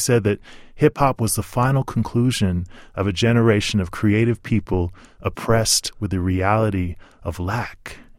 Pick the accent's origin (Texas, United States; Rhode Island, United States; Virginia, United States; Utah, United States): Utah, United States; Salt Lake City; I grew up in Salt Lake City, Utah. Again, probably one of the least hip-hop places imaginable.